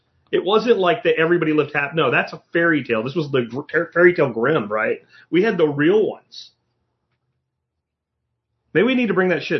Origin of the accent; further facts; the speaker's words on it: Florida, United States; I did my grade school down in Florida, and I was in Catholic school